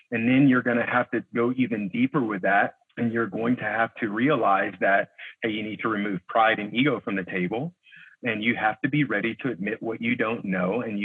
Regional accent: East St. Louis, Illinois, United States; I grew up in East St. Louis, Illinois. It's not the nicest place in the world to grow up, but it's my home. I love it.

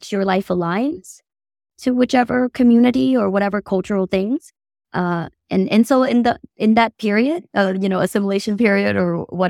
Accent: United States; I'm not fear because I have the privilege of being an American.

